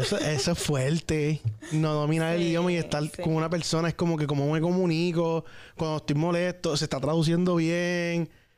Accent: Puerto Rico; moved away; Yo, aún siendo boricua y todo, yo cuando vine a este país, yo me di bien duro. Yo llegué a dormir en la calle.

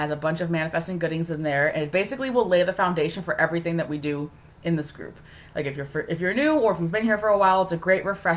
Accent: Minnesota, United States; I grew up in the Twin Cities and now I live in central Minnesota.

